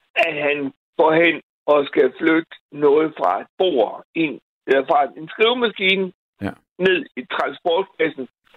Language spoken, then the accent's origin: Danish; Bosnia & Herzegovina; now in Denmark; Ja, jeg er adopteret. Jeg kommer jo fra Bosnien.